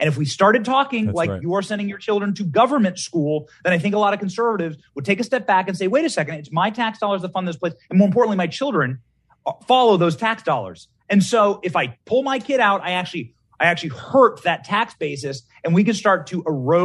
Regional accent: Iowa, United States; Well, Tucker Carlson is in Iowa, so I'm from Iowa

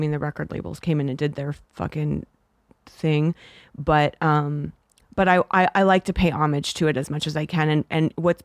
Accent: Canada; now in United States; being Canadian, I didn't grow up here, so I have a very different perspective on it

